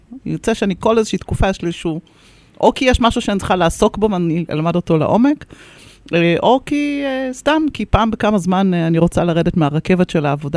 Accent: Haifa, Haifa District, Israel; אני חיפאית

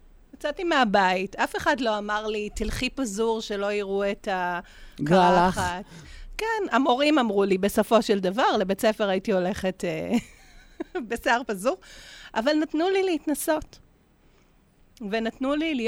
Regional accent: Holon, Tel Aviv District, Israel; גדלתי בחולון.

